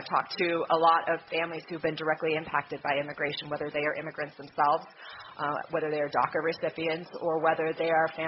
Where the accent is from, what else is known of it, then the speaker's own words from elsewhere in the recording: Denver, Colorado, United States; also born or lived in Littleton; Colorado is home for me. I grew up in Denver and Littleton. My parents still live here in Colorado. They're in Longmont, so just outside of Boulder here